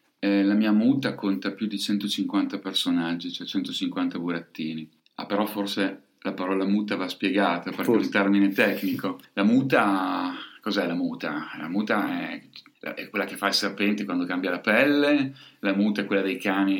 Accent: Parma, Emilia-Romagna, Italy; io sono di Parma

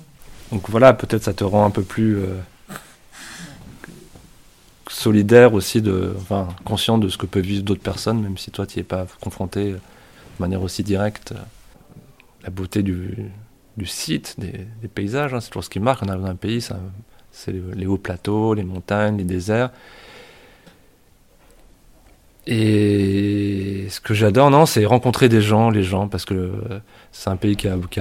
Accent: Paris, Île-de-France, France; moi je suis parisien. J'ai grandi dans un appartement familial dans le 5e arrondissement de Paris, dans lequel finalement mon père était né.

